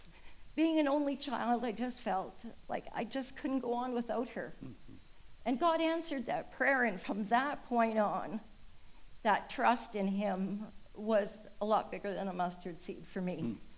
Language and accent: English; Boston Bar, British Columbia, Canada; I grew up first off in Boston Bar, which is a very tiny community. We had an Anglican church.